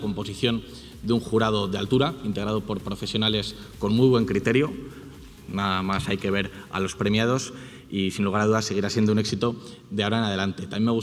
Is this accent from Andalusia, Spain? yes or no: no; Burgos, Castile and León, Spain; una empresa también de mi tierra que ha apostado siempre por Burgos como lugar de ubicación de sus inversiones